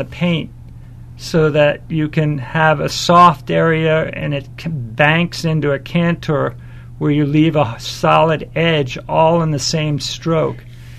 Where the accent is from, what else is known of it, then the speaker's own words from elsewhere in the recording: Darien, Connecticut, United States; We grew up in Darien in Scotts Cove, and my first painting of Scotts Cove when I was 12 years old.